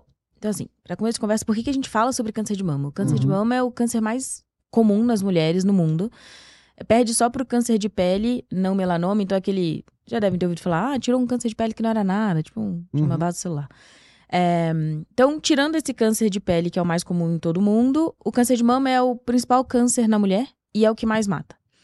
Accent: Nova Iguaçu, Rio de Janeiro, Brazil; moved away as an adult; now in São Paulo, Brazil; Eu sou carioca, na verdade. Na verdade, eu sou fluminense. Eu nasci em Nova Iguaçu. Me mudei para São Paulo depois que eu me formei em medicina no Rio.

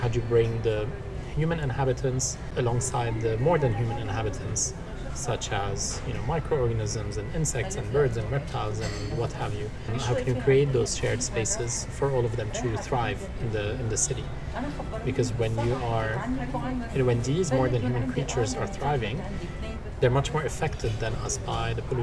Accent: Lebanon; I've always loved being in nature, ever since growing up in Lebanon during the war.

